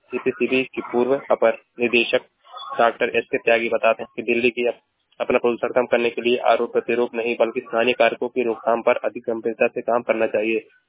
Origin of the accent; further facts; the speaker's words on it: Uttar Pradesh, India; मैं जिला महाराजगंज का निवासी हूँ।